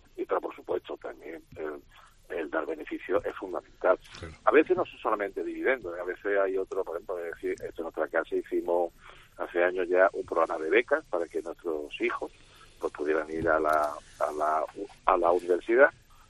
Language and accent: Spanish; Melilla, Spain; Yo soy de Melilla, por eso estoy aquí también.